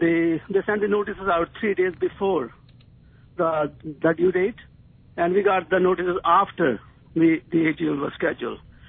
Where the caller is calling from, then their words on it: Waterloo, Ontario, Canada; I'm calling from Waterloo, Ontario.